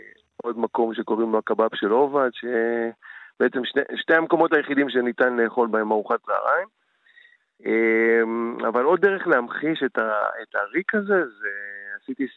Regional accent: Kiryat Shmona, Northern District, Israel; מגיע יום יום לקריית שמונה לעשות את העבודה שלי שהיא צילום עיתונות. וזה יום יום מחדש לראות ולא להאמין שהמקום שגדלתי בו, המקום שיש בו, יש בו את זיכרונות הילדות שלי

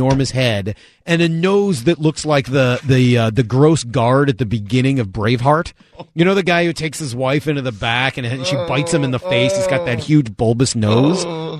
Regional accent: New England, United States; for a guy growing up in New England, was a huge deal.

